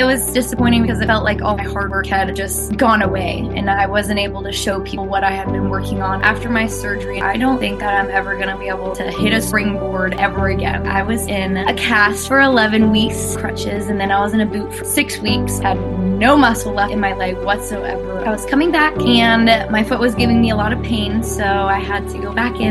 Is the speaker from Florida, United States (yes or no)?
yes; Florida, United States; So we grew up outside of Orlando, Florida, and I started out at Orlando Metro Gymnastics.